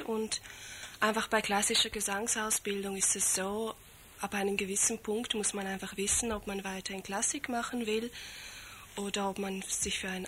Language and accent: German; Slovenia; ich komme aus Slowenien